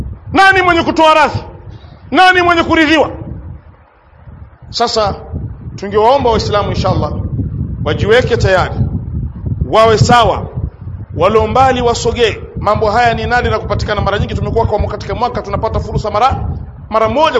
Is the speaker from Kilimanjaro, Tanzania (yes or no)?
no; Mwandiga, Kigoma, Tanzania; Mimi nimekulia Mwandiga, napajua vizuri, napajua vizuri Mtabeka